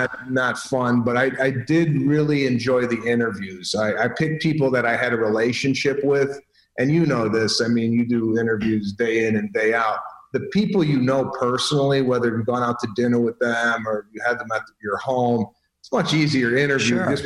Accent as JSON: {"language": "English", "town": "Chicago", "region": "Illinois", "country": "United States", "said": "Yeah, I've known Pat for 10 years. We're from Chicago."}